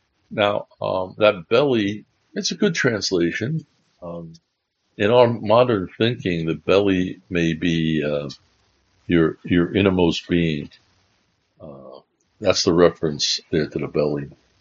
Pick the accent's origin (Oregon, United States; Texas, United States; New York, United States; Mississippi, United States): New York, United States; Bronx; Growing up in New York, being born in the Bronx and growing up in New York, I was, and then dealing with Joe DiMaggio and Mickey Mantle and Yogi Berra and all those greats.